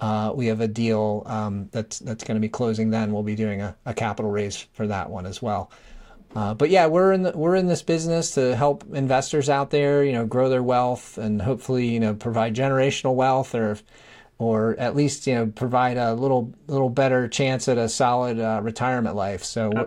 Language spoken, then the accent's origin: English; Northeast, United States; by the way, I'm from the Northeast. So when I say guys, it means guys and girls.